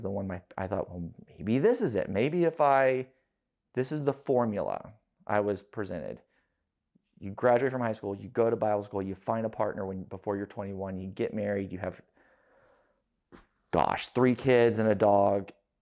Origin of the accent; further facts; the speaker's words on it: Hodgenville, Kentucky, United States; I'm based out of Louisville. And I'm from Hardin County, Kentucky. I grew up in LaRue County, Hodgenville, Lincoln's birthplace.